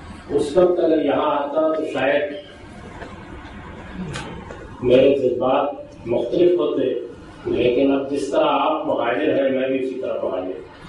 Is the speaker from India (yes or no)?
no; Pakistan; मैं पाकिस्तान से ताल्लुक रखता हूं